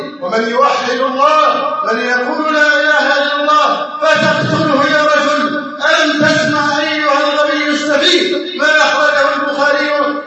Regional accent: Egypt; اللهم احفظ بلدنا مصر، اللهم احفظ مصر

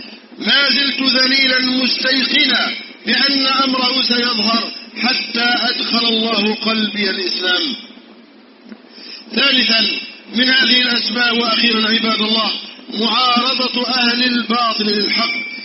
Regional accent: Egypt; اللهم احفظ بلدنا مصر أمن الأمانة

